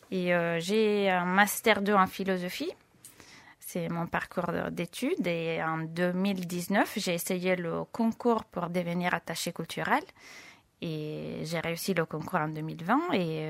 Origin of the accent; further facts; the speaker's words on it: Cusano Mutri, Campania, Italy; born there; French is a second language; now in Milan, Italy; Alors, je suis née à Cusano Mutri, à Benevento, à côté de Benevento. Mais depuis 7 ans, en fait, j'ai déménagé après à Milan. Donc, je suis un peu nord, un peu sud, un mix.